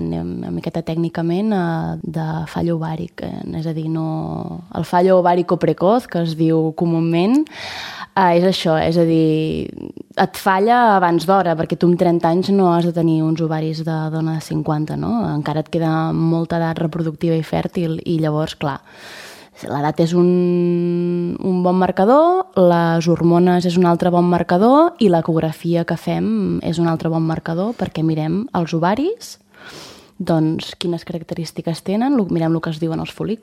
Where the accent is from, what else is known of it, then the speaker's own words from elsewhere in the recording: Sant Celoni, Catalonia, Spain; i sóc filla de Sant Celoni.